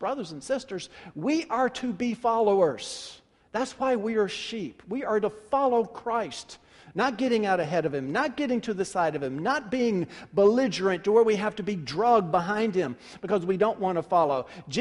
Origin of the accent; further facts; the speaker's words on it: Memphis, Tennessee, United States; The world that I grew up in Memphis, Tennessee, we never locked our doors.